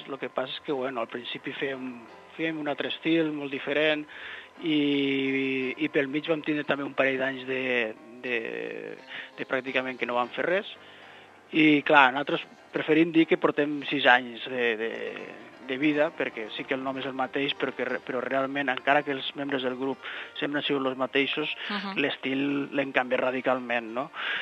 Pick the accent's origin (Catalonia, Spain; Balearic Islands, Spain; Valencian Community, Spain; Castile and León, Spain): Catalonia, Spain; Bueno, clar, nosaltres som del sud de Tarragona, les Terres de l'Ebre.